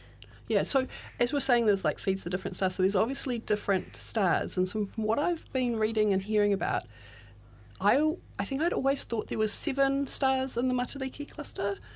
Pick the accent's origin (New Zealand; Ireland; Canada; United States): New Zealand; as a Kiwi, I want to be a Kiwi.